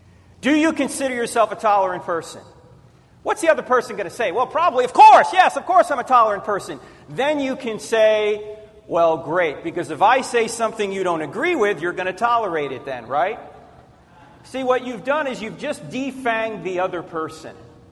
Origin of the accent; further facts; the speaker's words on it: New Jersey, United States; I grew up in New Jersey. Forget about it.